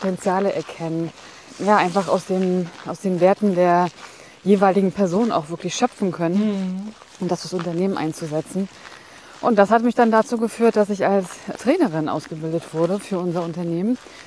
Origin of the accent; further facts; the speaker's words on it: Rostock, Mecklenburg-Vorpommern, Germany; moved away as an adult; now in Cologne, Germany; In Rostock groß geworden und bis noch studiert.